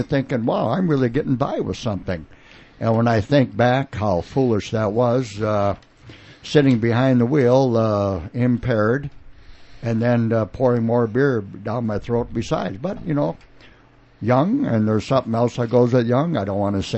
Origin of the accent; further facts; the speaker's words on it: Waseca, Minnesota, United States; Yeah, Waseca Blue Jay country.